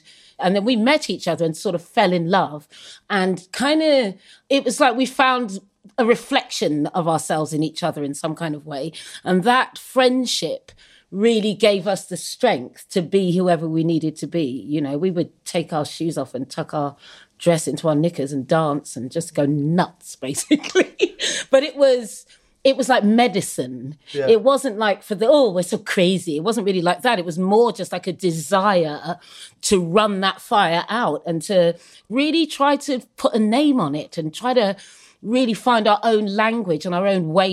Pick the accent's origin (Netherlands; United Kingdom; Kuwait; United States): United Kingdom; East of England; I grew up in Suffolk in the 70s